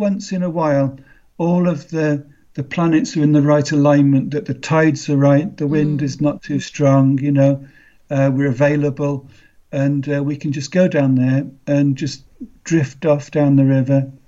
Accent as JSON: {"language": "English", "country": "Kenya", "tie": "born or raised there", "said": "Well, I grew up in Africa, in Kenya."}